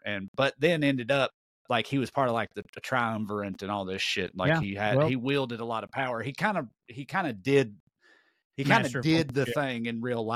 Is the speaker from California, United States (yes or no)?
no; Tennessee, United States; that and the fact I'm from Tennessee.